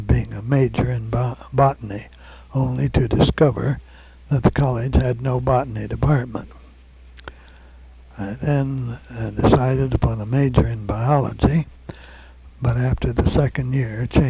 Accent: La Harpe, Illinois, United States; born there; I was born in La Harpe, L.A., capital H-A-R-P-E, Illinois, in July 1906. La Harpe was then a town of 1,100 and still is in western Illinois near the Mississippi River.

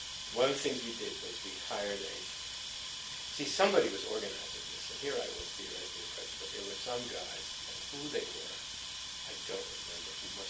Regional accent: New Jersey, United States; Although I came from New Jersey, but had a lot of money. My family was quite affluent.

